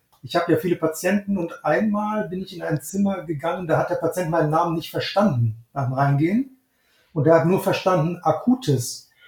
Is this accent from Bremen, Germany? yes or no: no; Neuss, North Rhine-Westphalia, Germany; Ich bin aufgewachsen in Neuss und in Düsseldorf zur Schule gegangen, habe dann Zahnmedizin in Düsseldorf studiert.